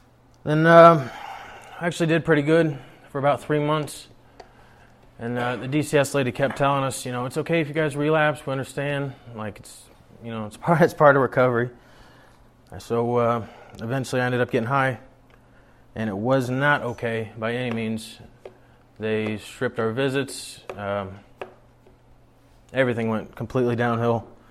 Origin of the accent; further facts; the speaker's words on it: Huntington, United States; I'm from Huntington. Pretty much lived there my whole life.